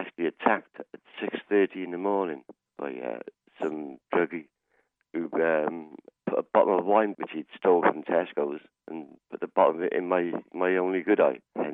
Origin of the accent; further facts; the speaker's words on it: Barry, Wales, United Kingdom; My life has been a bit upside down, but I grew up in Barry all my life.